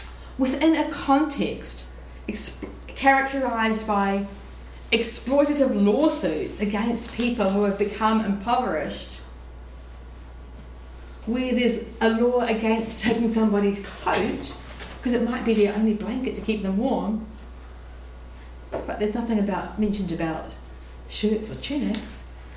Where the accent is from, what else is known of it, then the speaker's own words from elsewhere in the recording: New Zealand; in my home country, Aotearoa, New Zealand